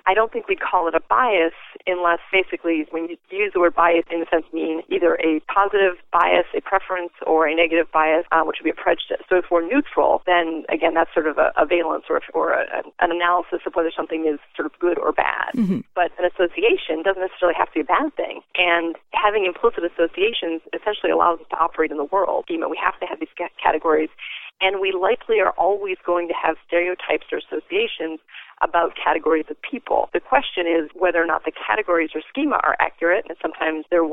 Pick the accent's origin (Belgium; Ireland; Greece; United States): Ireland; and I'm Irish, so I tend to use examples involving the Irish quite a bit.